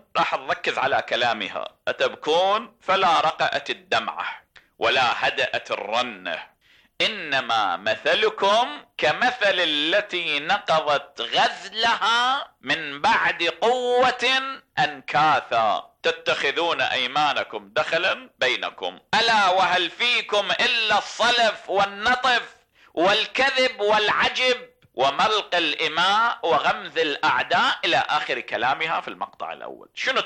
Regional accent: Iraq; أنا عراقي

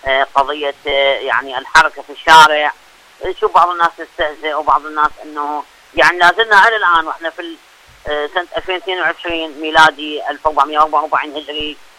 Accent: Iraq; وحتى يعني عندنا بالعراق كثير ايضا من الاخوات الحافظات والحفاظ

